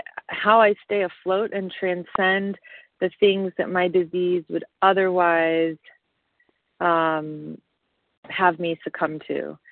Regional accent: Franklin, Tennessee, United States; grateful recovering food addict and compulsive overeater, and I am from Franklin, Tennessee.

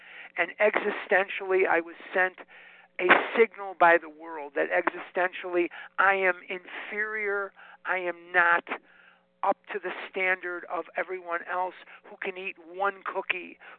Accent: Chicago, Illinois, United States; now in Arizona, United States; I'm born and raised in Chicago, by the way. You can take the boy out of Chicago, but you can't take Chicago out of the boy. I live in Arizona now

